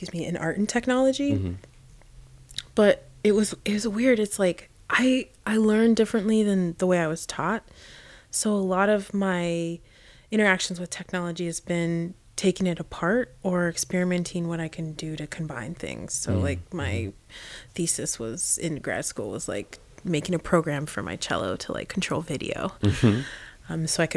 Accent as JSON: {"language": "English", "region": "Indiana", "country": "United States", "tie": "born or raised there", "said": "I grew up in Indiana and I was one of four families of color."}